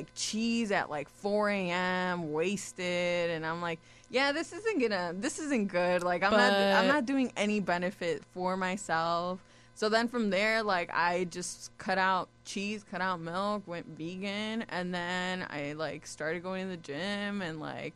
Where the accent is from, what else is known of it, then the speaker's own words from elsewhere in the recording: Chicago, Illinois, United States; I am from kind of close to Indiana, the Indiana border, but I'm still Chicago.